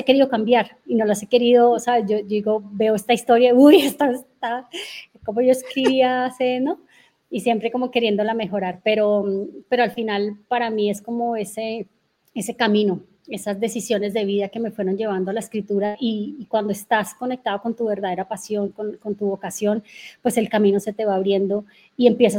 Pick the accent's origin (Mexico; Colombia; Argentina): Colombia; Popayán, Cauca; also born or lived in Bogotá; Vuelvo a mi capital, vuelvo a mi ciudad natal, pues para abrirme camino, ¿no? Porque Popayán es la ciudad estudiantil, ¿sabes? La ciudad blanca, ¿no?